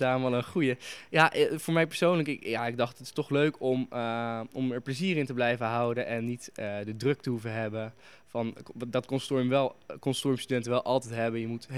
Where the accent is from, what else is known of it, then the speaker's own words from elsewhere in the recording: Amsterdam, North Holland, Netherlands; En waar we ook als Amsterdammers echt wel trots op kunnen zijn...